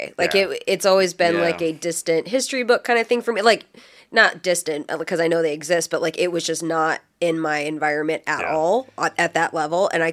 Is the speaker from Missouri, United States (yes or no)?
no; Tucson, Arizona, United States; The nice thing about growing up in Tucson is that when summer hit, it was 120 degrees.